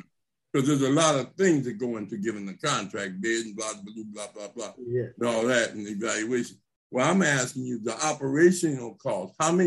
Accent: Watts, California, United States; now in Compton, United States; I'm in Compton. I grew up in Watts, right? Watts and Compton.

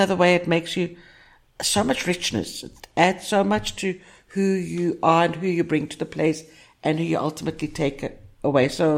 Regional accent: South Africa; also born or lived in Greece / United States; because I'm a child of the diaspora. Mm-hmm. Cypriot diaspora, born and brought up in South Africa, in the apartheid, times of apartheid.

